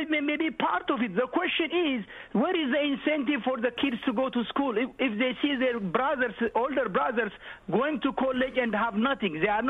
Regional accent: Ethiopia; I'm from Ethiopia. There are now many young Ethiopians going back to school in the last 2 decades.

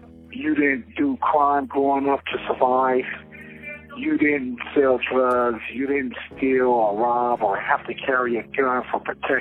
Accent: Los Angeles, California, United States; I'm from Los Angeles, California.

